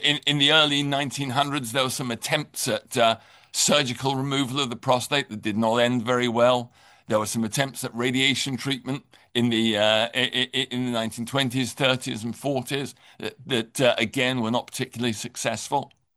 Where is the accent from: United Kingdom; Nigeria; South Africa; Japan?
United Kingdom; England; accent: English; moved away as an adult; now in United States; So I am obviously English. You can hear my accent. I worked in medicine in England for about 8 years before moving to the United States.